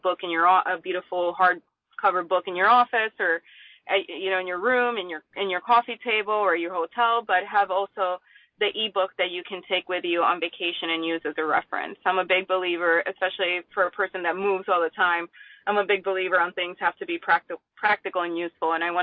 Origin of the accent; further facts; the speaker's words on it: Puerto Rico; And I grew up in Puerto Rico